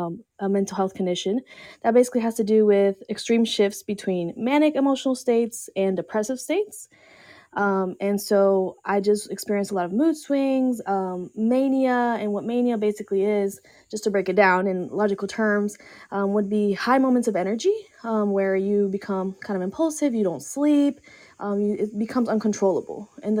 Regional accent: Colombia; moved away; I am Colombian. I was born in Colombia, but I have been living here for 20 years

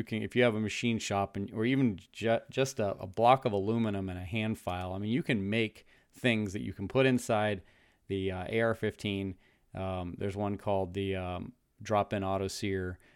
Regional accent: United States; Yes, absolutely. I am an American.

